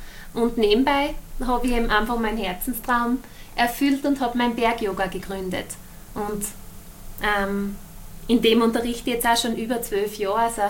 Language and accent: German; Denmark; born there; Ich bin wirklich halb, das heißt, ich bin in Dänemark geboren, mein Papa ist Däne und meine Mama Steirerin.